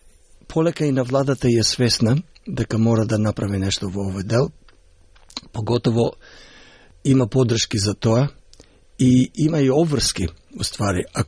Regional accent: Štip, Eastern, North Macedonia; Уште како дете во Штип, во театарот, бев инспириран

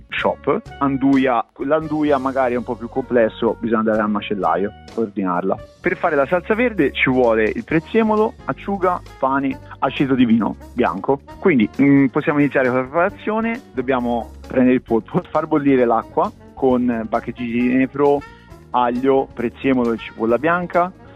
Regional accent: Siena, Tuscany, Italy; Bisogna grattare del pecorino toscano, sarebbe meglio, perché sono di Siena

